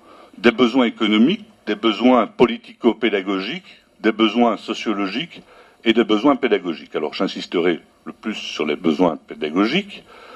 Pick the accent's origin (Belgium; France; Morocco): Belgium; vu que l'enseignement est obligatoire chez nous en Belgique, jusqu'à 18 ans.